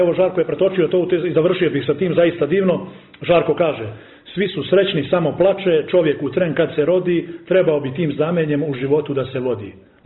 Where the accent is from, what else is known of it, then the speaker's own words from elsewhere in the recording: Montenegro; mi smo Srbi, Crnogorci po državnosti, po čuvenju, po nacionalnosti smo Srbi. Ja sam srpski guslar iz korpusa srpskoga …